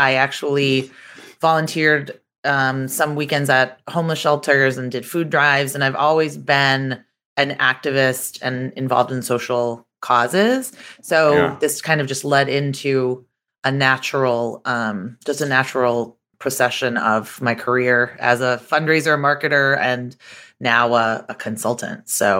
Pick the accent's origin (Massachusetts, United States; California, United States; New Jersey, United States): Massachusetts, United States; Boston; I actually took a year after college, and I'm from Boston. I went to Boston University.